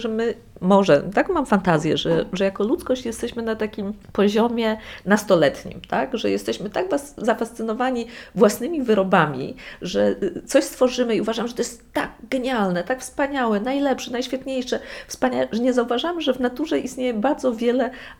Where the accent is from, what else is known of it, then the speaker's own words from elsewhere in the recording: Gdańsk, Pomeranian Voivodeship, Poland; moved away as an adult; also born or lived in Poznań / Łódź; jestem z urodzenia gdańszczanką, wróciłam do Gdańska, z którego wyjechałam na studia. Wróciłam zająć się moją mamą, która ma Alzheimera. Ja studiowałam w Poznaniu, potem mieszkałam za granicą w wielu miejscach. Mieszkałam w Łodzi, gdzie prowadziłam galerię sztuki.